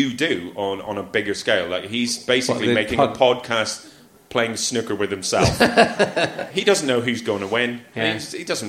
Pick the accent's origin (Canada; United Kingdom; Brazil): United Kingdom; Northern Ireland; what I find very interesting about this is in my hometown of Newton Orange, you'd never get a taxi because they're always run by paramilitaries and you don't know which paramilitary.